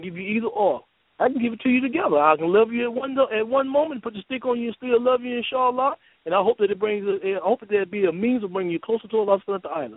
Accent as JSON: {"language": "English", "town": "Miami", "region": "Florida", "country": "United States", "moved": "yes", "lives_now": "Mississippi, United States", "said": "I've been down here 7 years. I came from Miami, Florida."}